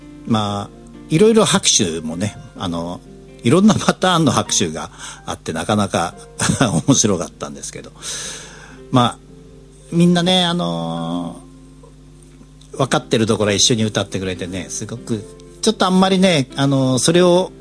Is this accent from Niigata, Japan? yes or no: yes; Uonuma, Niigata, Japan; ちなみに僕の田舎、まあ上越ではなくて中越地方なんですけどね、魚沼市っていうのは、まあそこもやっぱり水がほとんど降ってないっていうことなんですけど